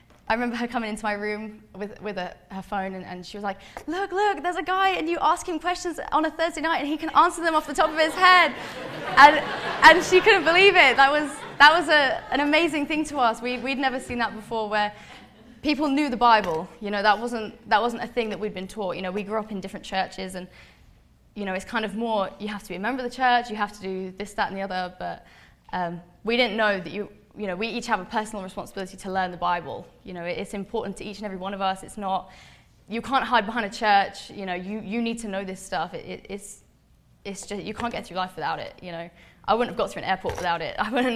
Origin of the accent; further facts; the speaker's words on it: England, United Kingdom; I'm from England. I live about an hour north of London, because I think that's kind of the only place most people know is in England. I was raised in a Christian home with 8 siblings